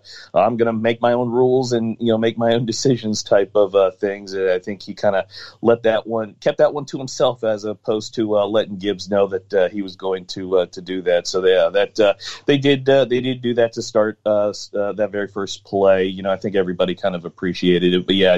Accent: Maryland, United States; Yeah, so I am from, what we here in the Mid-Atlantic call the DMV. So that's the District of Columbia, Maryland, Virginia. In particular, I'm from Maryland area.

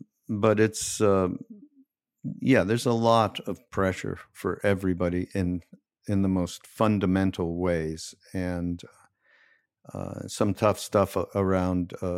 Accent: Canada; I'm from Canada

